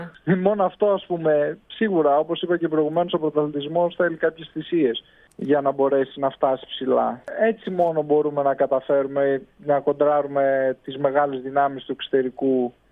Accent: Ioannina, Epirus, Greece; είμαι για μία εβδομάδα ξεκούραση πίσω στον τόπο μου, στα Ιωάννινα.

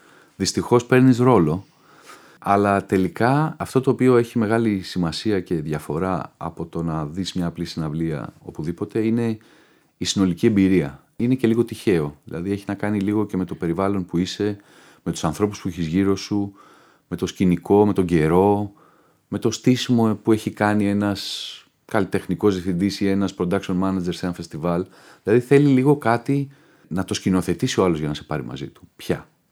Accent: Nikaia, Attica, Greece; Εγώ μεγάλωσα στην Νίκαια και όπως ξέρεις εκεί έχουμε το Κατράκιο θέατρο.

